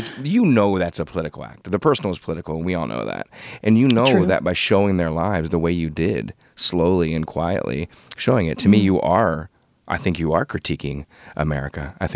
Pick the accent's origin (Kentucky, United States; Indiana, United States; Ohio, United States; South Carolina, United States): Ohio, United States; In my hometown, you know, like I said, in Northeast Ohio, the old rundown steel mill town